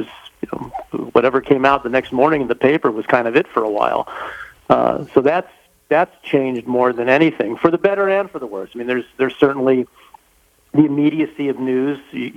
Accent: Los Angeles, California, United States; growing up in the Los Angeles area.

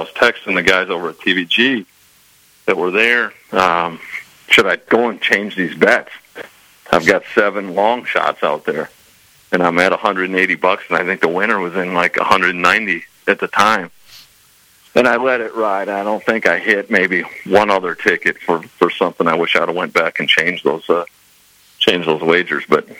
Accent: Madison, Wisconsin, United States; Originally, I'm from Madison, Wisconsin.

